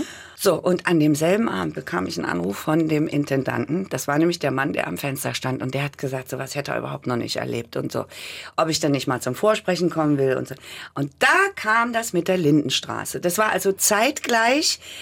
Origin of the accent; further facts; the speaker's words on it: Germany; ich komme aus der DDR, damals war ja noch die DDR, komme aus der DDR